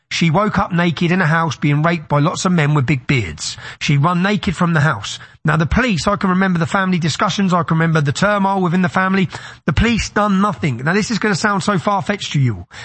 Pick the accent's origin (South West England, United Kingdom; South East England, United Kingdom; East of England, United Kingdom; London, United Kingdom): East of England, United Kingdom; Luton; So very early on, I realized growing up in Luton